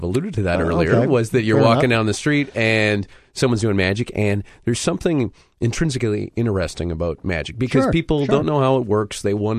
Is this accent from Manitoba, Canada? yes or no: yes; Wawanesa, Manitoba, Canada; I'm from Wauwinsa, Manitoba, where the insurance company comes from. Just a small town of 500 people.